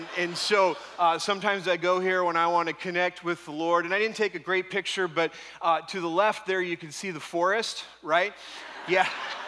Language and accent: English; Tustin, California, United States; I grew up in Orange County, and ever since I was a little kid, I've been going to the beach from Tustin.